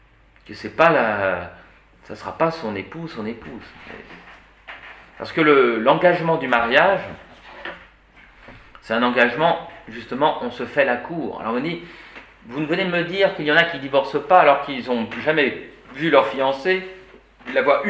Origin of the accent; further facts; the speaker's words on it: France; En tant que Français de culture européenne, ici, là et maintenant, pas de mariage arrangé.